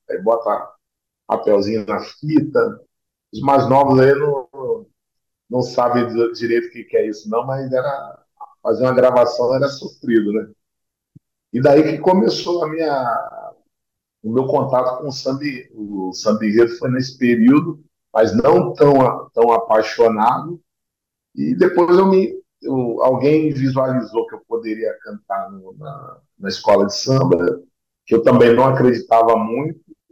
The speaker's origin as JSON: {"language": "Portuguese", "region": "Rio de Janeiro", "country": "Brazil", "tie": "born or raised there", "said": "Então, eu nasci em Campo Grande, na Zona Oeste do Rio de Janeiro, né? E fui morar em Santa Cruz"}